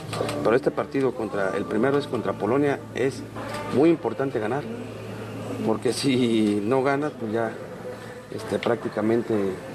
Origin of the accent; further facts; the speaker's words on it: Mexico; todos somos mexicanos.